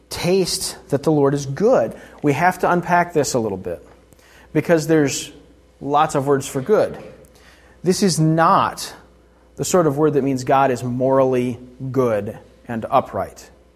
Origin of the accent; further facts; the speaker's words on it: South Carolina, United States; as some of you know, I grew up in South Carolina.